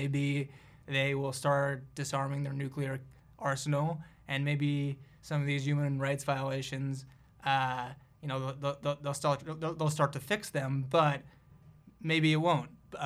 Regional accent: New Jersey, United States; New Jersey. We had lemonade.

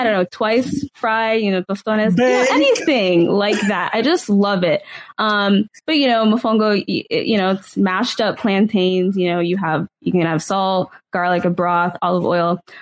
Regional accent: Orlando, Florida, United States; I use she, her, hers pronouns. I am originally from Orlando, Florida.

